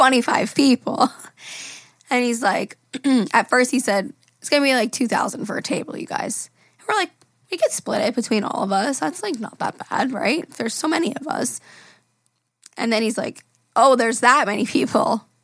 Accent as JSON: {"language": "English", "region": "New York", "country": "United States", "said": "I'm like, I'm from Long Island."}